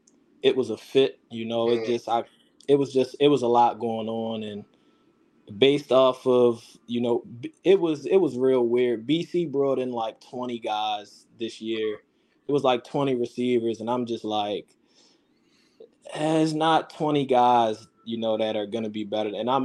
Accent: Baltimore, Maryland, United States; growing up, I grew up in Baltimore. You know, I'm an inner city kid, so things were tough.

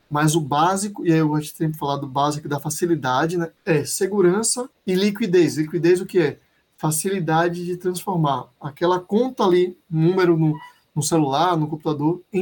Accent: Brazil; nós, enquanto brasileiros, temos um pouco de dificuldade

